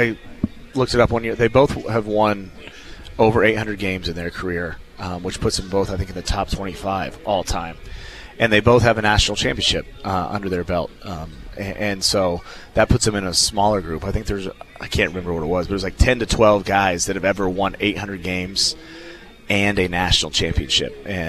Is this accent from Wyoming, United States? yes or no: no; Kansas, United States; growing up in Western Kansas, you know, at the time Hays was in the RMAC